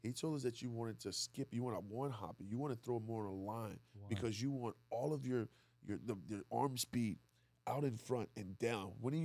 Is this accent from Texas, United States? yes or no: yes; Texas, United States; I grew up in Texas.